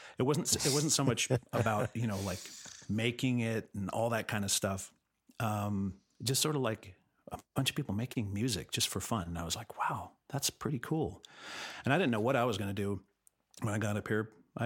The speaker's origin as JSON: {"language": "English", "town": "La Cañada", "region": "California", "country": "United States", "tie": "born or raised there", "said": "I grew up in La Cañada."}